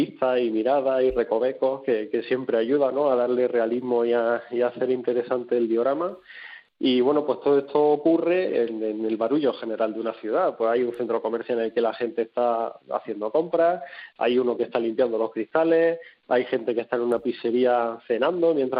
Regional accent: Granada, Andalusia, Spain; now in Madrid, Spain; yo, pues bueno, que soy granadino, como decíais. Uh-huh. Y ahora vivo en Madrid

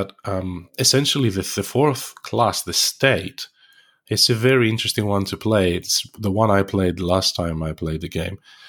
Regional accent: Greece; English is a second language; where I grew up in Greece, the exposure we had to, you know, these kinds of learnings was very, very limited.

